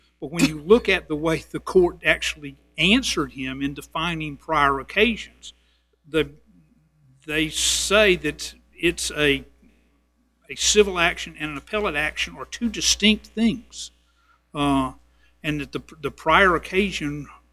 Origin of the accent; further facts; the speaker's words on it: Columbia, South Carolina, United States; I'm an attorney from Columbia, South Carolina with the McKay Firm.